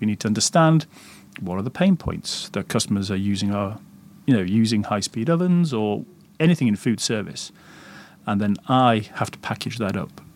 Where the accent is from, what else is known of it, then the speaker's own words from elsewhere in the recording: United Kingdom; And although we're British and we like to queue